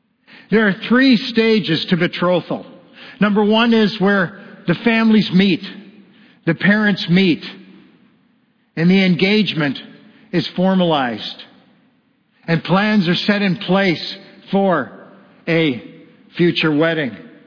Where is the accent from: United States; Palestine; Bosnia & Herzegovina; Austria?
Palestine; Bethlehem, West Bank; I grew up in Bethlehem, close to the capital city, the great city of Jerusalem, just about 10 kilometers away. And I grew up there. I'm a descendant of King David.